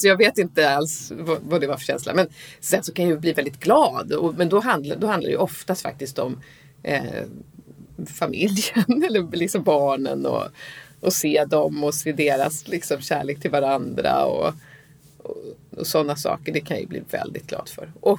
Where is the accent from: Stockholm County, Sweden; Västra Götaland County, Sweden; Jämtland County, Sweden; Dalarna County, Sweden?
Stockholm County, Sweden; Sätra; runt Sätra, där jag är uppvuxen.